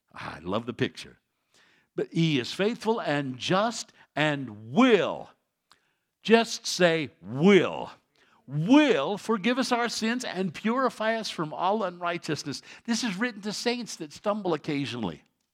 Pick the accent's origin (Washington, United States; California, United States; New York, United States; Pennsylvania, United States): New York, United States; New York City; when I was a kid growing up in the Catholic Church in New York City, back when they had Latin masses